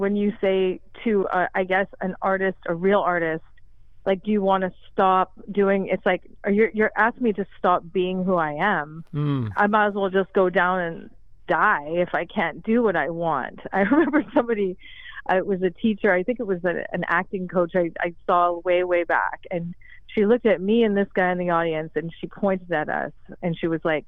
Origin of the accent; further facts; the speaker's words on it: Vancouver, British Columbia, Canada; I grew up in Vancouver, and my home city was where I was raised.